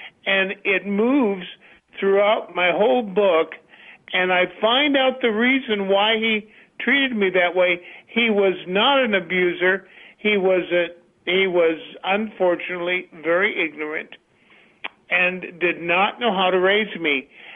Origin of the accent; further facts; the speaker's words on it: Cedar Rapids, Iowa, United States; Donna, I lived in Cedar Rapids, Iowa, and my father came here as a Lebanese immigrant with his mother